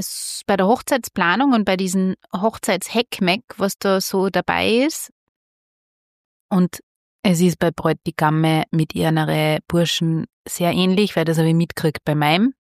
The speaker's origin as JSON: {"language": "German", "town": "Hallein", "region": "Salzburg", "country": "Austria", "said": "Jugendfreundinnen aus Hallein, wo ich her bin"}